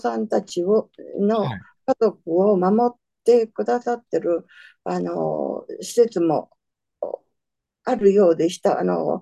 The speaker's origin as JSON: {"language": "Japanese", "region": "Hyogo", "country": "Japan", "tie": "born or raised there", "said": "私のふるさとの兵庫県のですけども"}